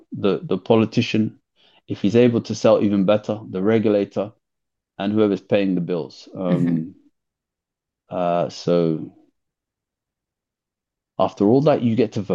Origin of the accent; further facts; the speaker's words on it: London, United Kingdom; I grew up in London.